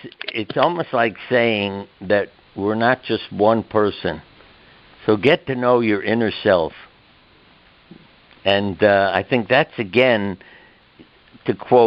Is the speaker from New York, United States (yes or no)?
yes; New York, United States; I grew up in New York, which I think was a good education also, with all the people, races, religions, everybody and everything. Everybody on our street was family.